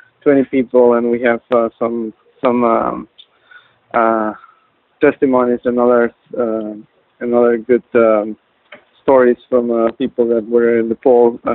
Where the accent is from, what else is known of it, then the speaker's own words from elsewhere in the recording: California, United States; I am from Riverside County, and I'm from Count Our Votes, Riverside County.